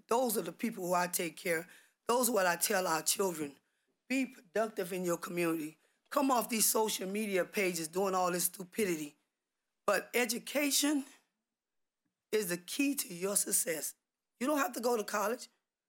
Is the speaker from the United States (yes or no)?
yes; Florida, United States; I'm from Miami-Dade County. From county line to Florida City